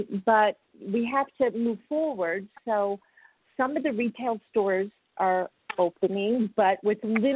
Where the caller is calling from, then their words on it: California, United States; I'm calling from California.